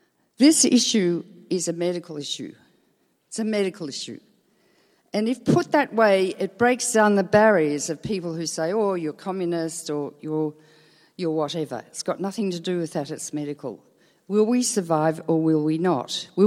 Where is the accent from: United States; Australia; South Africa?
Australia; Melbourne, Victoria; born or raised there